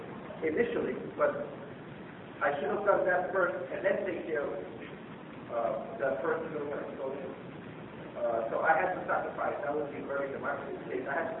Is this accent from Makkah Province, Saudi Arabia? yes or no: no; Riyadh, Riyadh Province, Saudi Arabia; because I am from Riyadh.